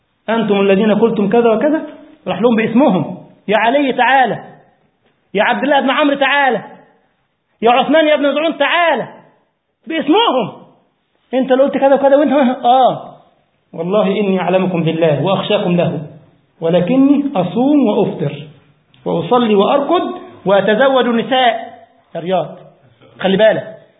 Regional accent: Egypt; مع ان ده من تونس وانا من مصر

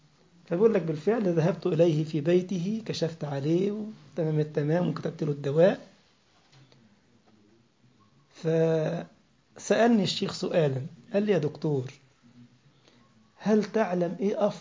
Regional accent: Egypt; وهو يسكن في مدينة اسمها مدينة 6 أكتوبر عندنا في مصر

